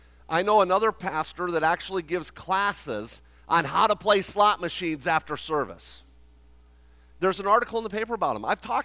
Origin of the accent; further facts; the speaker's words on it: Las Vegas, Nevada, United States; I mean, I'm from Vegas, okay